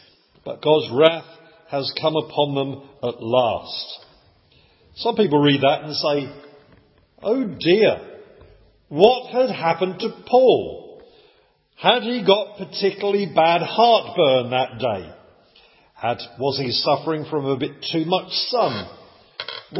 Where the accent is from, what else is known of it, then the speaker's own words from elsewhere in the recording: England, United Kingdom; some of us were to be called … because we're English